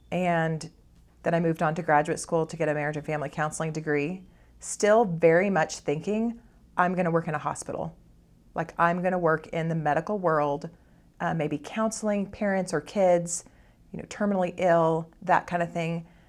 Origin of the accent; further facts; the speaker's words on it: El Paso, Texas, United States; I grew up in El Paso, Texas. My parents both worked. My sister and I were the only children